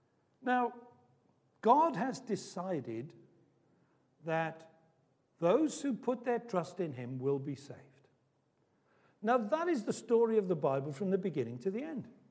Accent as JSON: {"language": "English", "town": "Cardiff", "region": "Wales", "country": "United Kingdom", "tie": "born or raised there", "said": "I grew up in Cardiff, capital of the world."}